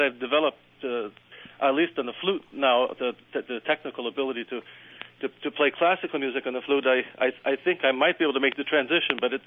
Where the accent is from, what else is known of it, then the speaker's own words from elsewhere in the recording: United States; born there; Although I'm American-born, I'm a citizen of Ireland. My family came from originally from Ireland.